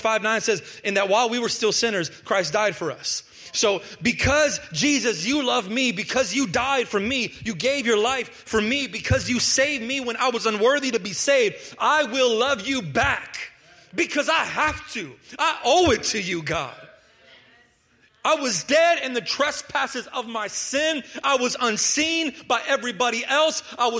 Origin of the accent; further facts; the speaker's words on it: The Woodlands, Texas, United States; I grew up near the Woodlands.